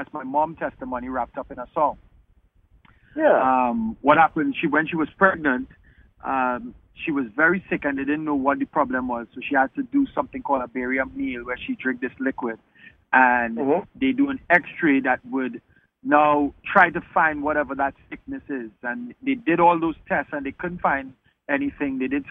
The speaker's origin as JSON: {"language": "English", "country": "Trinidad & Tobago", "lives_now": "Antigua and Barbuda", "said": "I'm from Trinidad and Tobago, so I'm a Caribbean boy. I actually live in Antigua and Barbuda"}